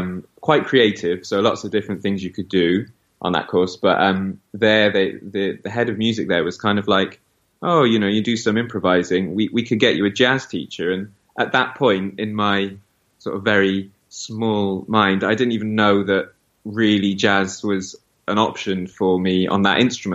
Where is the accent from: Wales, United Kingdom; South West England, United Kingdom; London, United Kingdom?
Wales, United Kingdom; Cardiff; grew up in Cardiff as well.